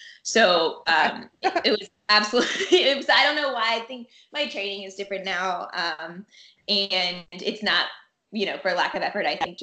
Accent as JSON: {"language": "English", "region": "Georgia", "country": "United States", "tie": "born or raised there", "said": "I grew up outside of Atlanta."}